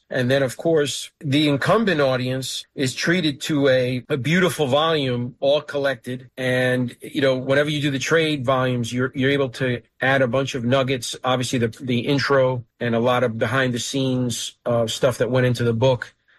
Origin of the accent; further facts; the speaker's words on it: Bronx, New York, United States; And I was born in the later 70s. And, you know, for me, it was a situation where growing up in the Bronx was a tough way to grow up.